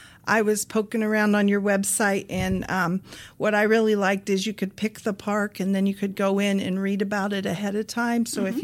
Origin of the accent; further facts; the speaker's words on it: Kirksville, Missouri, United States; I'm from the Kirksville area, and so I went to the Thousand Hills State Park